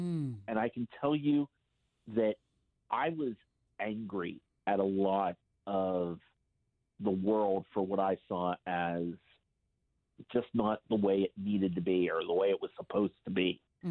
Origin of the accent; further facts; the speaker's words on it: Greensburg, Pennsylvania, United States; I come from Greensburg, Pennsylvania.